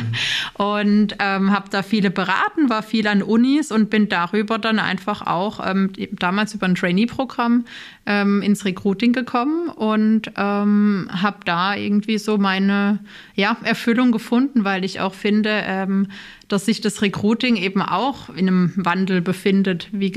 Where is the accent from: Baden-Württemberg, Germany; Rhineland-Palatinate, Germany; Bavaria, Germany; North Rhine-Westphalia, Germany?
Rhineland-Palatinate, Germany; Ich komme aus der Pfalz und habe da nahe der französischen Grenze gelebt